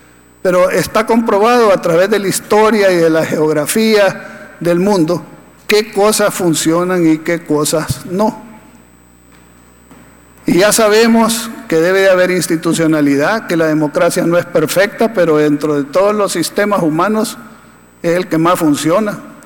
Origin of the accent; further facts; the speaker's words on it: El Salvador; Eso no es lo que nos define como salvadoreños ni lo que nos debe definir como país.